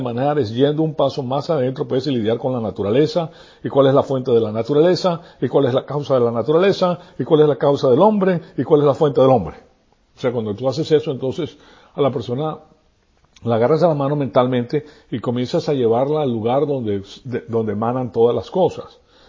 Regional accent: Venezuela; accent: Venezuelan; now in United States; yo tengo un amor tremendo por Venezuela porque me crié en Venezuela. Entonces yo hablo como venezolano, tengo el acento venezolano, conozco los modismos, etcétera.

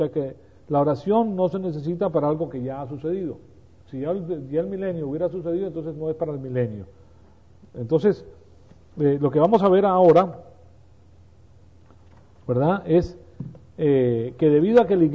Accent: Venezuela; Yo en Venezuela me crié y estudié en La Salle.

